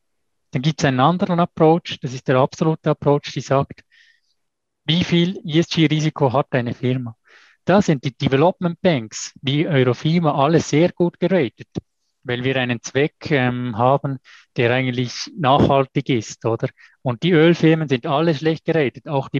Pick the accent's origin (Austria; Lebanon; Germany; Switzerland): Switzerland; als Schweizer oder als Schweizer Unternehmen, wir sind in den Kinderschuhen